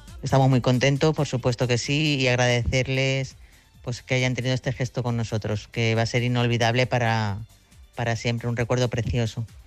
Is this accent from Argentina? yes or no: no; Madrid, Community of Madrid, Spain; me siento con una alegría muy muy grande como madrileña